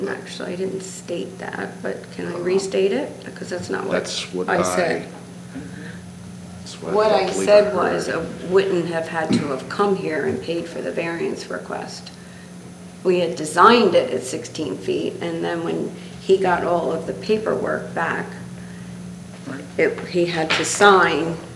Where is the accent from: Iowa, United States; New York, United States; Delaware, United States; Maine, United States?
Delaware, United States; Because he's from Newcastle County and I'm from Newcastle County